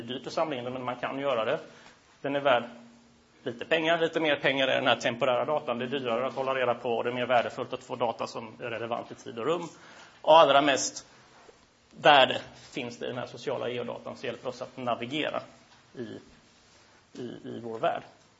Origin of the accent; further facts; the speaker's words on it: Malmö, Skåne, Sweden; Jag är från Malmö så jag kan inte riktigt värdera om det här är en bra topplista eller inte.